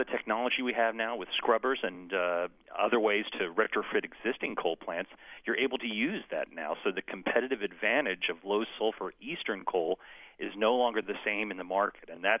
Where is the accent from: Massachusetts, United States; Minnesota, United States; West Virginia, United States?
West Virginia, United States; literally people hurting when you look at eastern Kentucky and also in my home state of West Virginia.